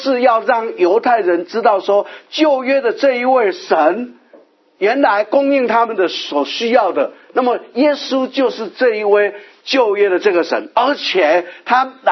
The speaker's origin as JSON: {"language": "Chinese", "country": "China", "said": "我们中国人也读得懂"}